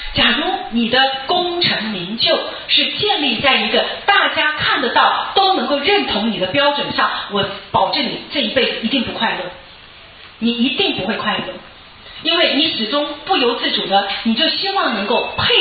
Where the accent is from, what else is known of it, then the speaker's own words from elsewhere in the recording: China; 我们中国人很喜欢探病人家隐私